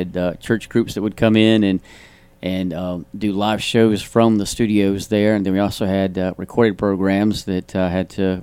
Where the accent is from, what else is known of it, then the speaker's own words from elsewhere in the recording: Charlotte, North Carolina, United States; now in Mount Holly, United States; Yep, I'm originally from Charlotte, but I live in the Belmont area, actually in Mount Holly.